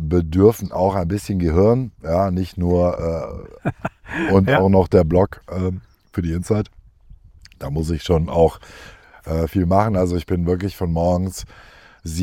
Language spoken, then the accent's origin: German; Essen, North Rhine-Westphalia, Germany; Und ich habe gesagt, ja, ich komme aus Essen.